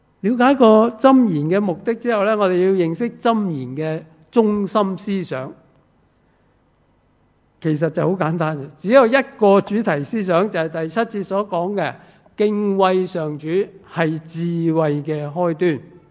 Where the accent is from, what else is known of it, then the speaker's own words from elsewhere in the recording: China; 即系同我哋中国人玩嘅谜语又好似有啲唔同啊。